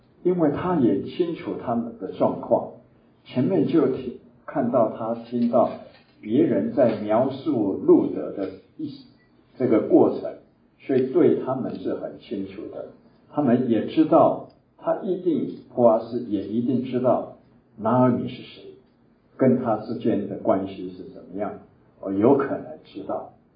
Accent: Taiwan; accent: Taiwanese; 我们有国内的家人告诉我，我的国语有点台湾腔，所以我很努力的尽量能够让他们能够听得懂我的台湾腔话，那个普通话。

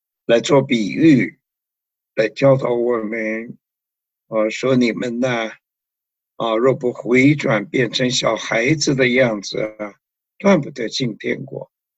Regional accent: China; 我们中国人对于宝贝的观念就是你要什么就有什么。

